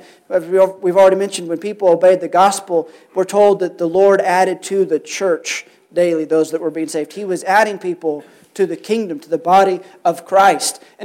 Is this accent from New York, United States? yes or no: no; Springfield, Missouri, United States; I came from the Springfield, Missouri area. And in Springfield, Missouri, you might or might not know, that is the headquarters for the Assembly of God denomination.